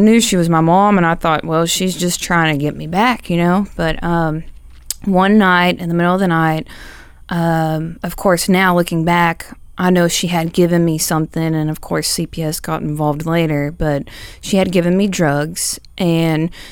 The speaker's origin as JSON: {"language": "English", "town": "Waco", "region": "Texas", "country": "United States", "tie": "born there", "said": "I was born in Waco, Texas."}